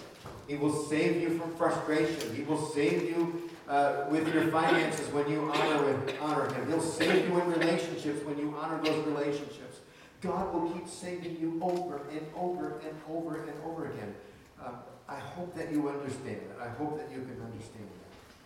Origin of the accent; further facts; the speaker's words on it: Michigan, United States; I said, "Well, why don't you guess? I'm from Michigan."